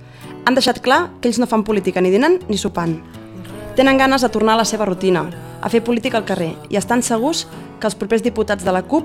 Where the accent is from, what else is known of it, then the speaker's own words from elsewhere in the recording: Terrassa, Catalonia, Spain; i soc de Terrassa.